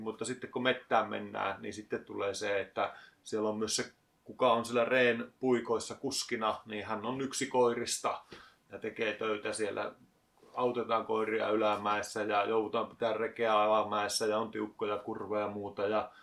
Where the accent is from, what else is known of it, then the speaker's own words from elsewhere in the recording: Rovaniemi, Lapland, Finland; Joo, minä olen Rovaniemeltä tästä näin ja joskus paljon käynyt muuallakin, mutta jotenkin se aina on vaan tuntunut kodilta.